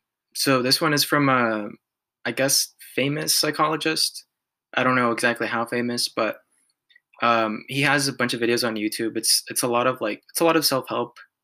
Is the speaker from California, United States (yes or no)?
yes; La Habra, California, United States; Yeah, so I grew up in La Habra pretty much all my life, and then obviously now I live in Riverside. Been living here for the past 4 years.